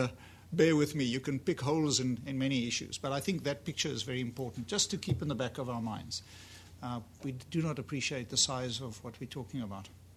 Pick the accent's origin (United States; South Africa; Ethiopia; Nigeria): South Africa; I am South African, obviously from my accent